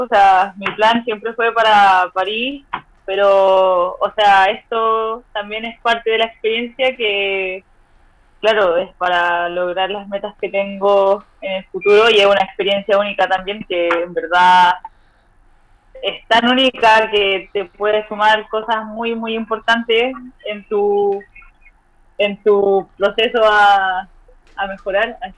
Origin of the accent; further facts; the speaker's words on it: Santiago, Santiago Metropolitan Region, Chile; No, yo soy de Santiago.